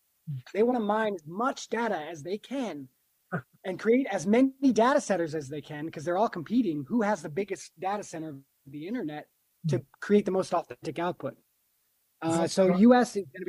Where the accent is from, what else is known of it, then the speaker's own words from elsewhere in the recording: Wyoming, United States; I come from the country. I'm from Wyoming.